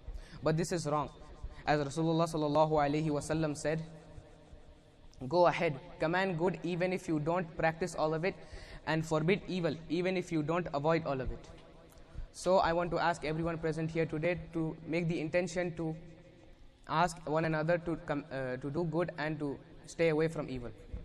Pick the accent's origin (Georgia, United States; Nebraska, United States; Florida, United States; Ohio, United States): Nebraska, United States; I am 14 years old and I am from Nebraska.